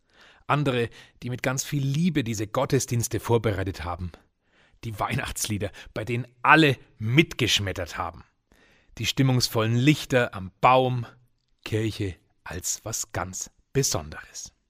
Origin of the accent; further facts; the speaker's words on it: Heinersreuth, Bavaria, Germany; Und die begann in meiner Heimatgemeinde Heinersreuth bei Bayreuth damals in den 80er Jahren.